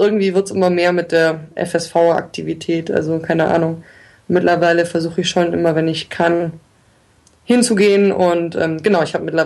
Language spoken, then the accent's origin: German; Hesse, Germany; weil ich komme aus dem Rhein-Main-Gebiet